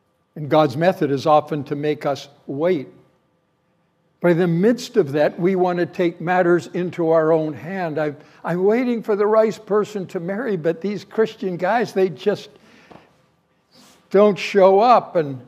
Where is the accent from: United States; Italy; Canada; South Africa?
Canada; In my home country, Canada's got a program called Medical Assistance in Dying.